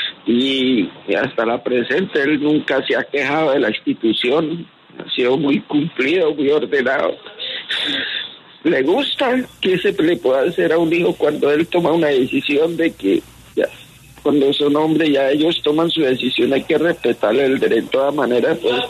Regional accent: Cúcuta, Norte de Santander, Colombia; De Cúcuta.

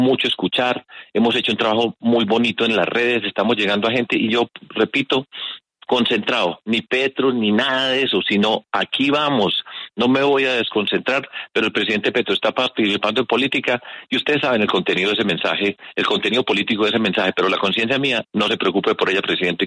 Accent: Medellín, Antioquia, Colombia; en mi tierra, en Medellín

